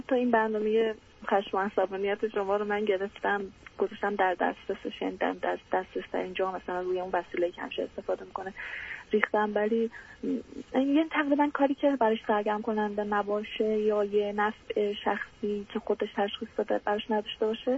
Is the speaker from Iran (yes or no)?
yes; Iran; از ایران هستم.